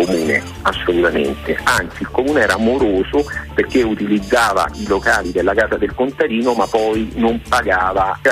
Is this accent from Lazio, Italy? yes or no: yes; Latina, Lazio, Italy; now in United Kingdom; noi siamo di Latina, quindi anche se ormai viviamo in Inghilterra siamo legati a questo territorio e l'amiamo